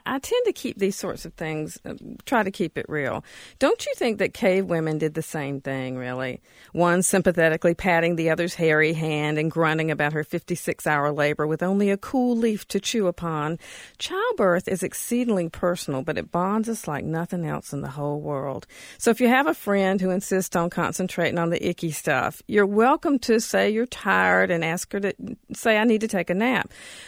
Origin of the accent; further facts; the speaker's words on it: the South, United States; I was raised in the South.